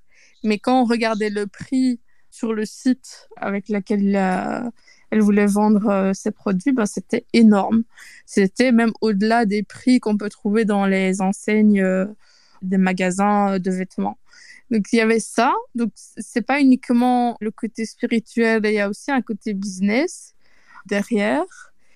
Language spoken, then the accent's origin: French; Belgium; je pense qu'on l'entend un petit peu, moi, je suis belge.